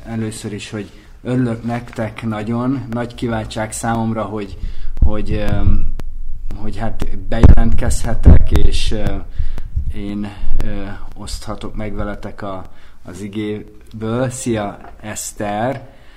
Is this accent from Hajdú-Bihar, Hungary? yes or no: yes; Debrecen, Hajdú-Bihar, Hungary; Debrecenben nőttünk fel, és 6 éves voltam, amikor egy éppen épülő lakótelepre költöztünk.